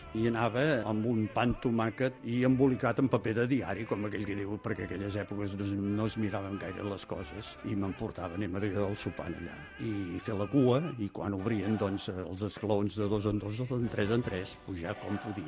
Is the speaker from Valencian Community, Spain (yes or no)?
no; Sant Celoni, Catalonia, Spain; born there; now in Barcelona, Spain; que vaig néixer a Sant Celoni, però des de l'any 65, que em vaig casar aquí a Barcelona, doncs visc aquí a Barcelona.